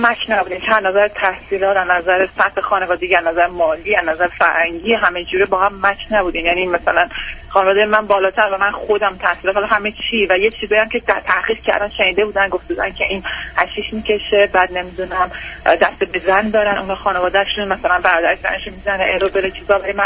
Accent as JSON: {"language": "Persian", "country": "Iran", "moved": "as an adult", "said": "با بچه‌ام از ایران اومدیم بیرون 2 سال پیش."}